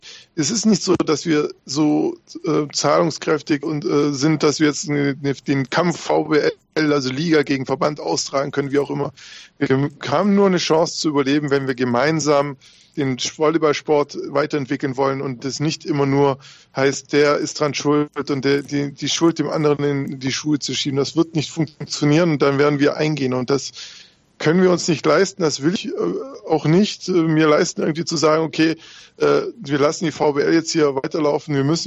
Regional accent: Southern Germany, Germany; es ist halt ein Geschmäckle. So würden wir es bei uns in Süddeutschland sagen

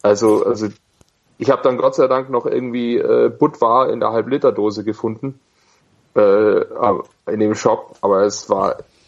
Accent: Augsburg, Bavaria, Germany; weil man ja als Augsburger Erstklassik fährt

